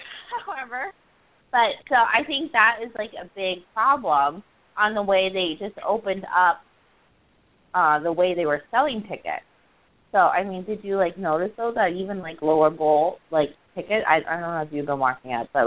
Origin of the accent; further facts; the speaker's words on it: Canada; my home country, it's split between Quebec and Toronto